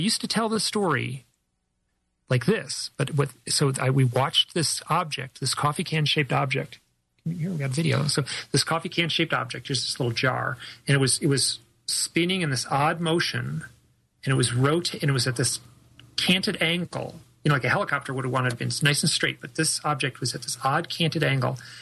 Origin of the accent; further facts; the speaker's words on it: Michigan, United States; Beautiful autumn in the Midwest. I grew up in Michigan.